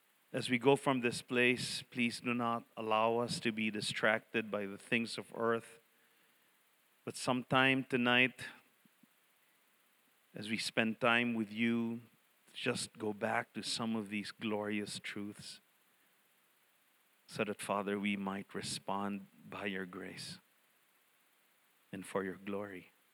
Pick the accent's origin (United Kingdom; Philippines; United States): Philippines; because we're all Filipino, we love pictures, right?